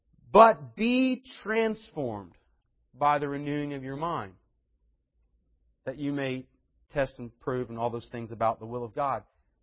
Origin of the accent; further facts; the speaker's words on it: North Carolina, United States; I was born to be somebody born in North Carolina. I was raised in North Carolina to understand how you say y'all and ma'am and order sweet tea and all that stuff.